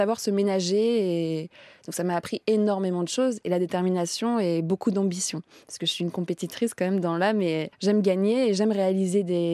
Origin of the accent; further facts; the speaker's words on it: Clermont-Ferrand, Auvergne-Rhône-Alpes, France; born there; J'ai fait le pôle espoir de volleyball à Rion parce que je suis née à Clermont-Ferrand.